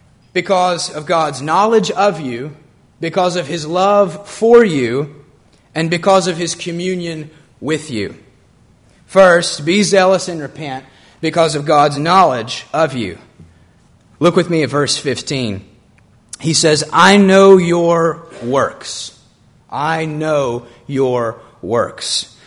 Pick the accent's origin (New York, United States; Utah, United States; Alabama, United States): Alabama, United States; Mount Olive; I grew up in the Birmingham area, Mount Olive, about 20 minutes north of the city.